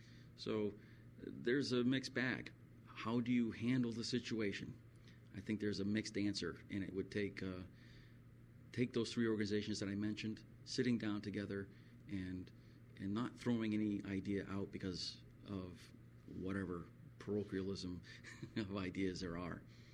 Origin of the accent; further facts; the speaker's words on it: Pittsfield, New Hampshire, United States; Well, Jim, I grew up in New Hampshire, of all places, a little town called Pittsfield, New Hampshire, with a great military tradition in that town.